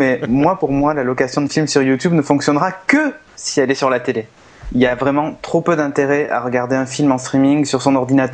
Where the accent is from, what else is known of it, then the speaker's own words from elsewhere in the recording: Bordeaux, Nouvelle-Aquitaine, France; Moi, je suis de Bordeaux, hein. Donc, à Bordeaux, ça va